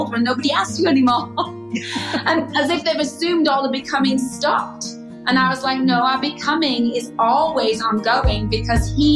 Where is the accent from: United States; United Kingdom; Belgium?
United Kingdom; England; So I grew up in England, a small town